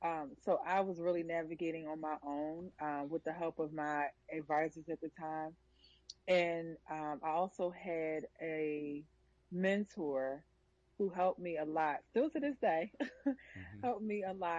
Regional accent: Philadelphia, Pennsylvania, United States; I'm from Philadelphia with a strong heritage of West Indian culture embedded in me. My family's from Antigua.

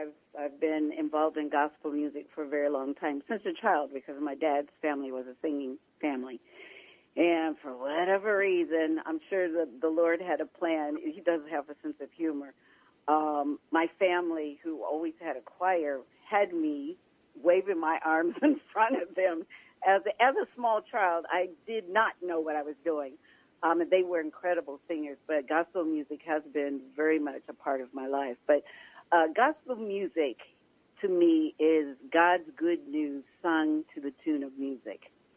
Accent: Midwest, United States; When I was younger, I used to love, and I'm from the Midwest, so I used to love passing, you know, churches

